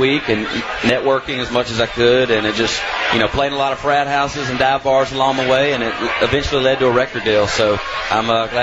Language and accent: English; Jackson, Tennessee, United States; now in Nashville, United States; Originally from Jackson, Tennessee.